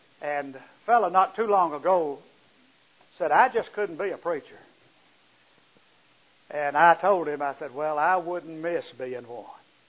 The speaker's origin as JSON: {"language": "English", "town": "Vicksburg", "region": "Mississippi", "country": "United States", "also_born_or_lived": "Nashville / Indianapolis", "moved": "as an adult", "said": "Just a little background, I'm from Mississippi originally, and that was a long time ago, around Vicksburg. I graduated from high school there in 1950, went to Freed Hardeman, and the second year met my wife."}